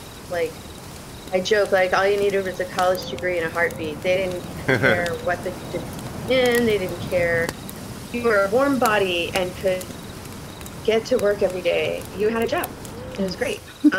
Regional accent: California, United States; also born or lived in Wyoming; So I was born in Wyoming, moved to many states in my young childhood before finally settling in California for junior high and high school.

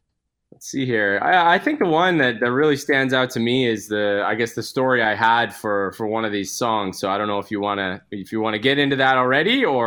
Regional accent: Edmonton, Alberta, Canada; I'm originally from Edmonton, Alberta, so I was back visiting my family a couple of weeks ago

